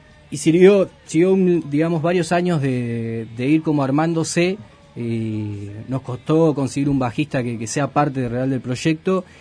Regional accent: Juan Lacaze, Colonia, Uruguay; Yo soy de la República de Villapancha.

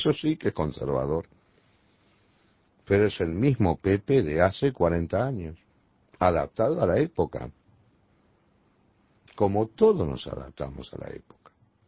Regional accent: Uruguay; como uruguayo

